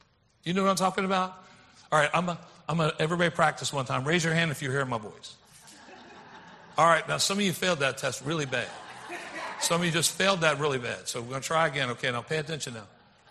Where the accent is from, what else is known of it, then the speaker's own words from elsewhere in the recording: Baltimore, Maryland, United States; So I grew up in Baltimore, so sometimes I say either of them, but I'm going to say y'all today.